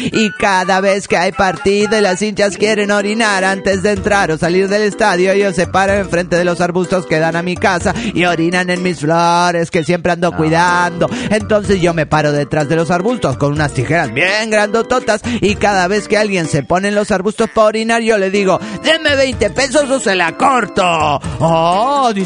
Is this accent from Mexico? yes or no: yes; Mexico; Hola, ¿qué tal? … de México.